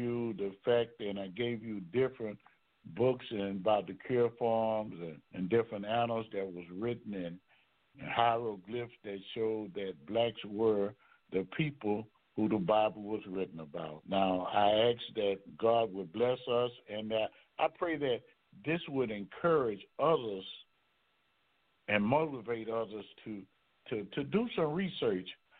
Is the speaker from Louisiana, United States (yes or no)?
yes; Baton Rouge, Louisiana, United States; Why I'm from Baton Rouge, Louisiana, why is it 70% in the state of Louisiana.